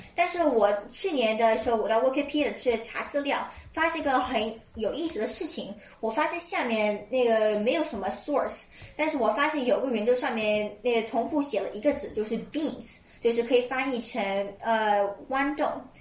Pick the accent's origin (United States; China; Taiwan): United States; 就是4月1号，就是我美国人的 April Fool's Day